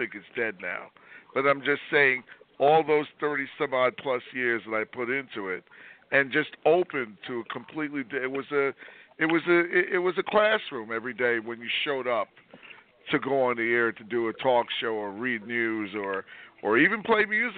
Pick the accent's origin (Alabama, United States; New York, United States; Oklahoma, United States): New York, United States; Brooklyn; And I grew up in Brooklyn.